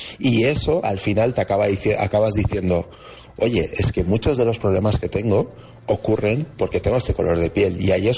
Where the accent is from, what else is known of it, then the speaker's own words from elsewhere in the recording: Huesca, Aragon, Spain; se me identifica como extranjero, de Estados Unidos o latinoamericano o africano, pero nunca a nadie, ¿no?, me ha dicho a la primera, ¿no?, que si soy español, si soy de Huesca